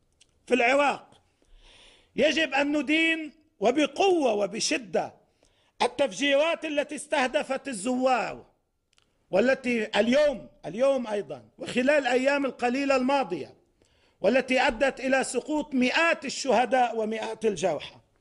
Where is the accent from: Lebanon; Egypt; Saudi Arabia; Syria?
Lebanon; نحن أكثر بلد في المنطقة يتأثر بما يجري في سوريا كلبنانيين.